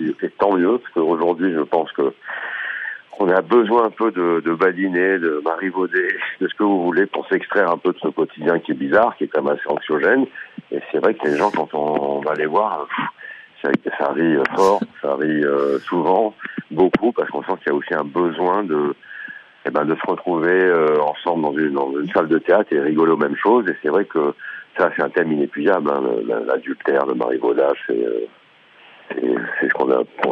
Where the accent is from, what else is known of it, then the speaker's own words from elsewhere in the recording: Grand Est, France; Oui, j'ai grandi en Alsace.